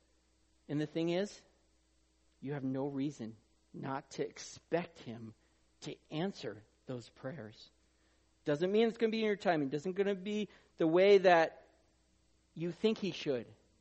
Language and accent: English; Oregon, United States; There's people in Oregon that think he would just because we're from Oregon, but no, we're the green state, but not that way.